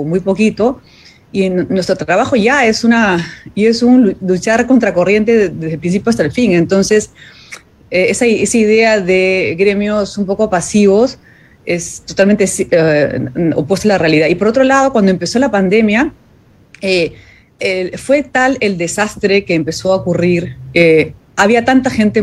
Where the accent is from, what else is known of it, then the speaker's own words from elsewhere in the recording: Peru; en el contexto tan polarizado y sordo que vivimos ahora como humanidad y especialmente como peruanos, ¿no?